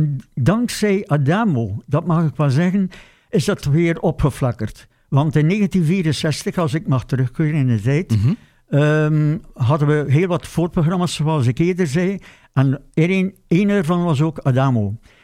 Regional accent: Zwevegem, Flanders, Belgium; born there; also born or lived in Deerlijk / Harelbeke; now in Kuurne, Belgium; Nee, ik ben geboren in Zwevegem. Ik heb ook zeker 40 jaar gewoond in Deerlijk. Mm-hmm. Dan ook in Haarbeke enige tijd gewoond. En nu woon ik in Kuurne.

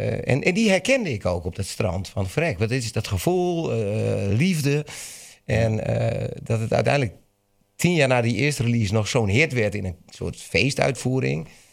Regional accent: Netherlands; Want ik ben een Hollander, hè? Ik woon in Amsterdam.

